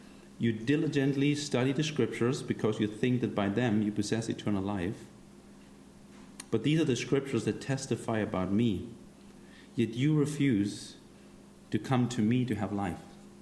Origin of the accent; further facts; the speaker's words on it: Germany; I'm originally from Germany.